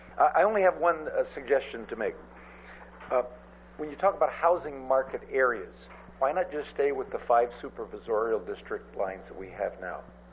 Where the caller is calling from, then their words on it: Nipomo, California, United States; I'm speaking from Napomo.